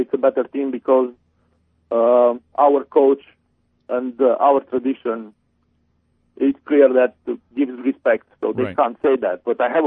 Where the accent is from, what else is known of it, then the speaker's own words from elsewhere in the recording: Romania; English is a second language; Yes, first I want to say that I'm original from Romania